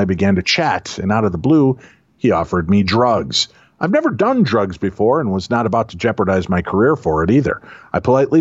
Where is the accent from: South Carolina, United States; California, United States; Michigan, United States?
California, United States; San Diego; I was on shore duty and stationed in my hometown of San Diego.